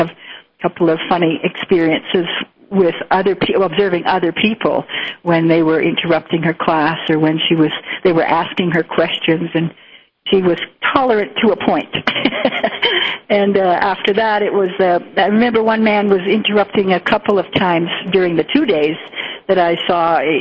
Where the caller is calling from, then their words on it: Costa Rica; I'm calling from Costa Rica, and our phone systems have been down